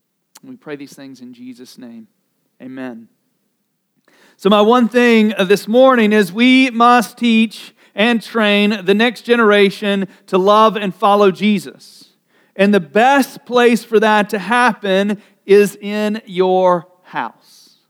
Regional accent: the South, United States; I mean, I grew up in the South, and you kind of think you're born into this.

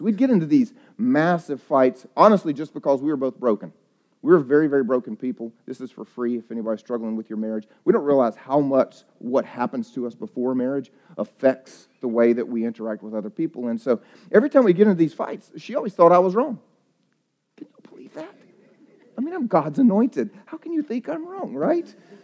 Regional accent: the South, United States; I got married when I was a missionary, so she's from Eastern Europe, and I'm from the South, and we couldn't be more different.

